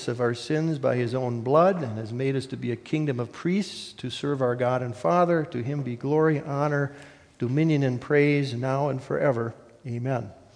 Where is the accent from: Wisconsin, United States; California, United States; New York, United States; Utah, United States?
Wisconsin, United States; I might have been maybe 8 years old, growing up in Wisconsin